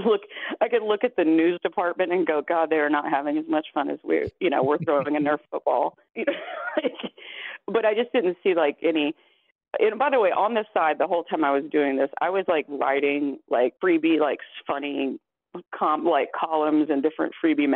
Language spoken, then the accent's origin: English; Wharton, Texas, United States; born there; Oh, my ties to Dan Rather are so funny because I was born in Wharton, Texas. So that's where he's from.